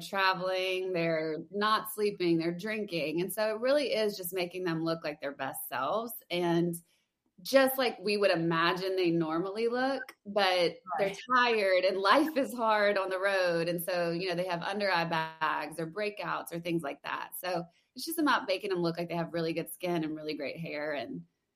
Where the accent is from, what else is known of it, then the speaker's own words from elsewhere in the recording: Louisiana, United States; Well, I'm from Louisiana, so I went to LSU and I have a public relations degree